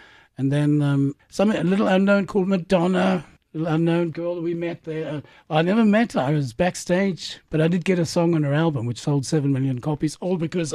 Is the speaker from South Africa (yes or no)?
yes; Pretoria, Gauteng, South Africa; now in Las Vegas, United States; You can imagine, I come from Pretoria, you know.